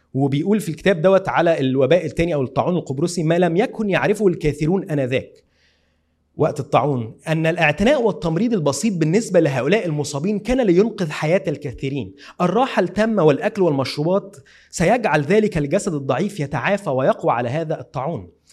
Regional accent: Egypt; ويمكن ابسط قوي على اذننا حتى كمصريين

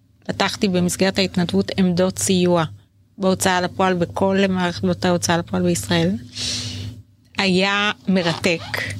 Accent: Holon, Tel Aviv District, Israel; כי גדלתי במשפחה ממוצעת, כזה מעמד ביניים, בחולון, לא בסביון

